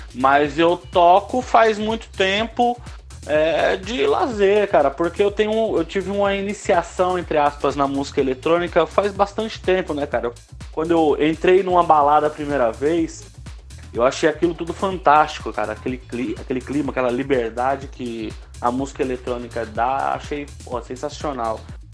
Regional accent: Pernambuco, Brazil; Eu sou pernambucano, né?

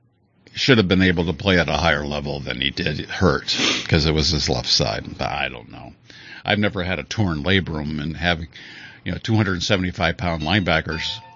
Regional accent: Buffalo, New York, United States; I'm from Buffalo area. I was born there.

